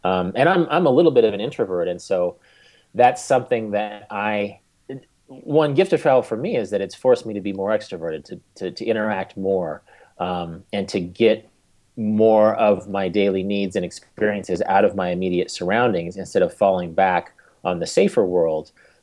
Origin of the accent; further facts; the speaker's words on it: Wichita, Kansas, United States; I grew up in Wichita, which is a city of 300,000